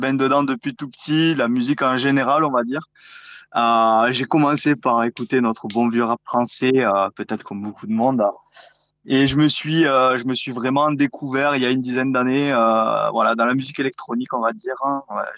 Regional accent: Toulouse, Occitanie, France; Ouais, Toulouse. Alors moi je suis de Toulouse

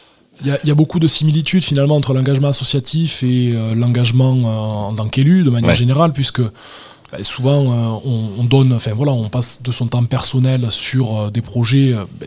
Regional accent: Barguelonne-en-Quercy, Occitanie, France; also born or lived in Cahors; donc je suis né à Cahors. Mais on m'a vite ramené à Saint-Donès, du coup dans mon village d'origine, qui fait partie de Barguelonne-en-Quercy. Donc voilà, j'ai grandi entre la biscuiterie familiale fondée par mes grands-parents et le lac de mon domicile.

